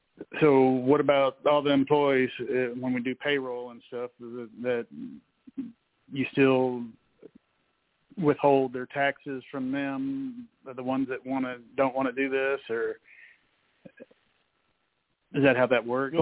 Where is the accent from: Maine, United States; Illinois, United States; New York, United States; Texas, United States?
Texas, United States; Houston; I'm from Houston, Texas.